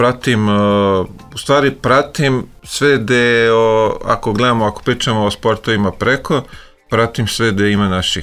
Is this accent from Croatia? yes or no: no; Belgrade, Serbia; ja sam sa Konjarnika, sjećam se da je termin bio u 8 na večer.